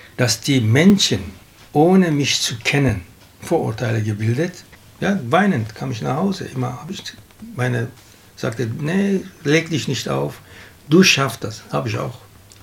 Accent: Turkey; Natürlich, meine Heimat ist in der Türkei, aber ich habe niemanden. Ich bin 50 Jahre fast weg.

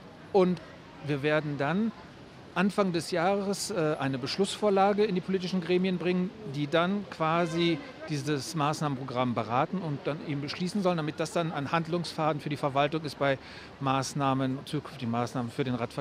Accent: Münster, North Rhine-Westphalia, Germany; now in Cologne, Germany; Ja, also ich komme aus Münster, das heißt, ich bin mit dem Fahrrad groß geworden

